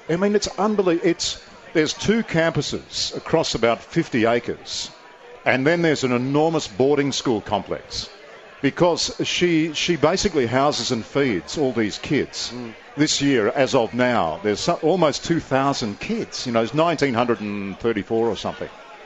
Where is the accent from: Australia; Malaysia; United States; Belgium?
Australia; Which I am, as an Aussie